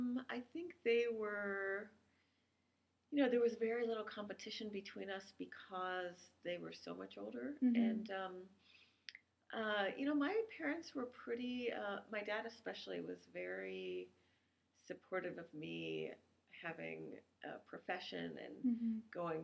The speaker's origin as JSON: {"language": "English", "town": "Cincinnati", "region": "Ohio", "country": "United States", "tie": "born or raised there", "said": "So I grew up in Cincinnati, Ohio, and I was born in 1974. I lived in a small suburb of Cincinnati"}